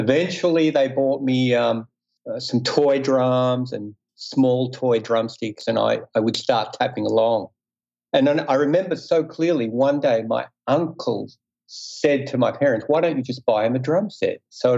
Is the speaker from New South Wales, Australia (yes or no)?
no; Melbourne, Victoria, Australia; I grew up in Melbourne, Australia. So there was quite a lively nightclub scene, even back in the days. We're talking about 60s.